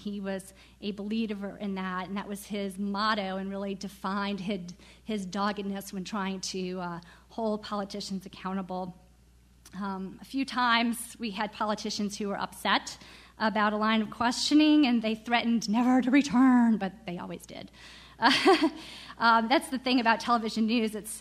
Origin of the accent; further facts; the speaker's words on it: New Orleans, Louisiana, United States; I'm from New Orleans, and we had a debate with the two men who were running for governor at the time